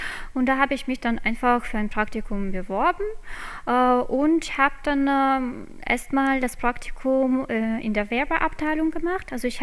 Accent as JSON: {"language": "German", "region": "Riga", "country": "Latvia", "tie": "born or raised there", "also_born_or_lived": "Jūrmala", "said": "Ich bin in Riga geboren. Obwohl jetzt, also ich habe, bis ich, glaube ich, 14 war oder 15 war, habe ich in Riga gelebt. Und dann sind wir nach Jūrmala umgezogen."}